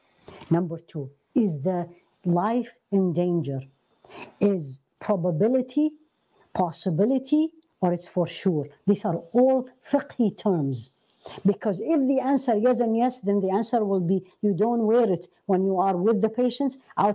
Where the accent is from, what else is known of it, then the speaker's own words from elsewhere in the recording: Iraq; She's actually from my home country. She's from Iraq.